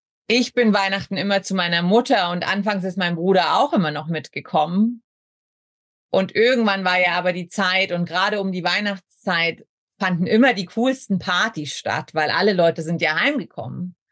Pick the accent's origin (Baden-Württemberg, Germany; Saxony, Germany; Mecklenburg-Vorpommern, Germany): Saxony, Germany; suche dir den östlichen Punkt Deutschland, direkt an der Grenze. Und da findest du, wo ich aufgewachsen bin.